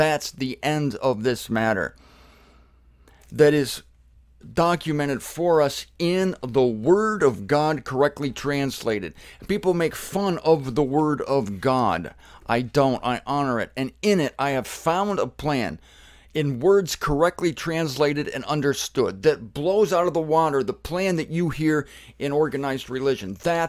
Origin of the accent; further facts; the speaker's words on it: Canton, Ohio, United States; I was born and raised in Canton, Ohio, the Pro Football Hall of Fame city, and I love to see those pro football players.